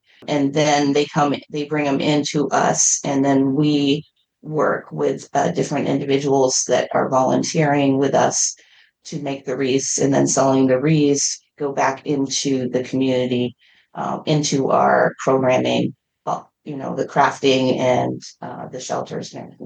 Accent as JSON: {"language": "English", "region": "Maine", "country": "United States", "tie": "born or raised there", "also_born_or_lived": "Arizona", "said": "Yeah, so I actually am from Maine. I grew up here. I grew up in Western Maine"}